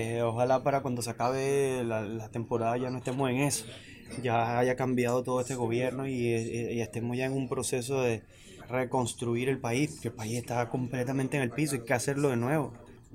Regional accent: Venezuela; born there; No, yo nací en Venezuela y siento igual que tú todo lo que está sucediendo.

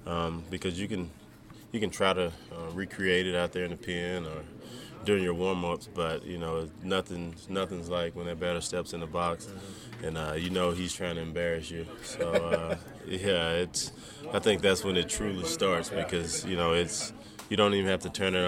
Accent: Mississippi, United States; because I didn't have that growing up in Mississippi.

